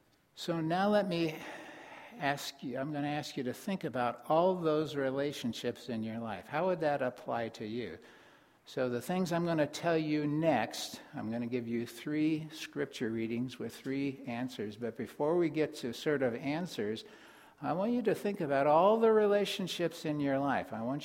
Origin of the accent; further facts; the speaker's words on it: Concordia, Missouri, United States; when I was maybe 10 years old growing up in Concordia, Missouri, on a farm